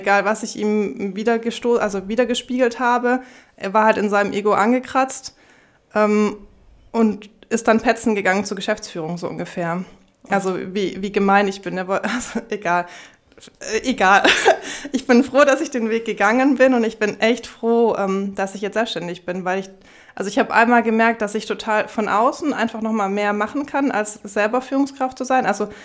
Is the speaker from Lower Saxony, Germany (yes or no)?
no; Stuttgart, Baden-Württemberg, Germany; also born or lived in Oman; Ursprünglich bin ich Stuttgarterin, also Spätzlesfresserin, sagt mein Sohn jetzt. hört man zum Glück nicht mehr. Im Oman waren wir 5 Jahre